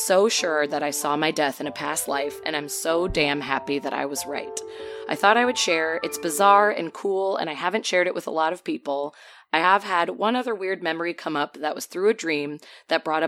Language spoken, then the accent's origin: English; Canada; I'm Canadian, so this all makes sense.